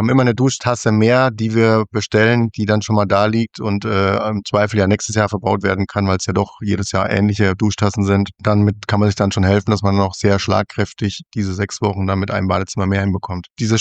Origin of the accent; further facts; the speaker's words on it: Bavaria, Germany; Das war ja das bei mir im Fränkischen. Also wir waren ja eher sehr bodenständig und sehr rustikal.